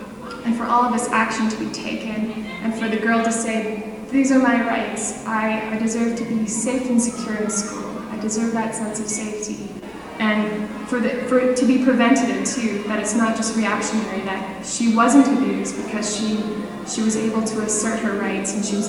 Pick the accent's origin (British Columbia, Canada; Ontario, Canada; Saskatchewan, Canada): British Columbia, Canada; Langley; I'm from Langley, British Columbia, Canada